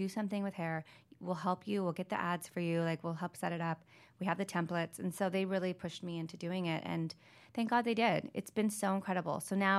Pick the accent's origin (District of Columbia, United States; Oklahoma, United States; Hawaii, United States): Hawaii, United States; now in Los Angeles, United States; I grew up in Hawaii and I like live